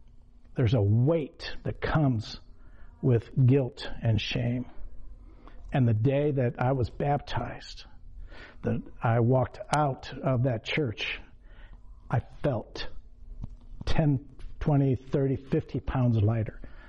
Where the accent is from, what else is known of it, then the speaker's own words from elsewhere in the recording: Fort Wayne, Indiana, United States; born there; also born or lived in Colorado / Los Angeles; I just moved from, you know, from, I was born in Fort Wayne, but I cut them off, and I moved to Colorado, and then I moved to Los Angeles, or south of LA.